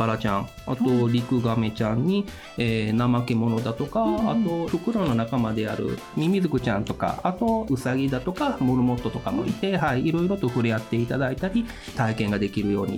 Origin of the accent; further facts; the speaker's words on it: Kyoto, Japan; 関西、京都の、出身になりまして。